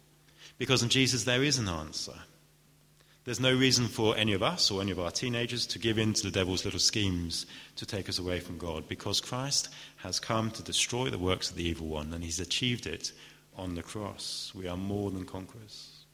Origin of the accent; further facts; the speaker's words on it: England, United Kingdom; I don't know if we want to go that far. We're English, after all.